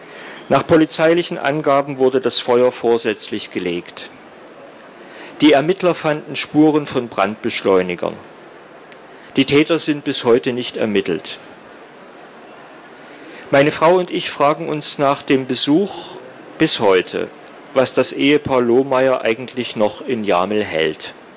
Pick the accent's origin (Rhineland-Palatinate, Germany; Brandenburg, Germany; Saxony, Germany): Saxony, Germany; Ja, nun bin ich ein Sachse